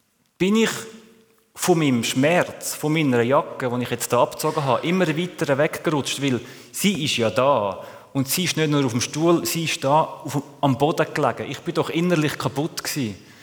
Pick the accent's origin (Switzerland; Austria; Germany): Switzerland; ich bin Schweizer, ich kann ohne Problem Zürichdeutsch, kein Problem, oder?